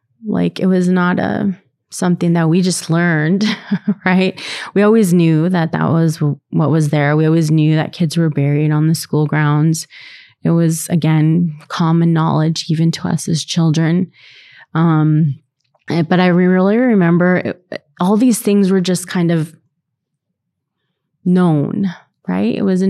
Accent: Kamloops, British Columbia, Canada; people used to call us wagon burners and we're from Kamloops, you know

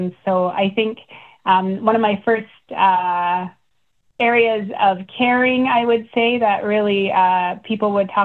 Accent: British Columbia, Canada; So I'm actually from the Nisga Nation and the Killawell Clan and the House of Nisius. And I was born and raised in a small community called Lahk

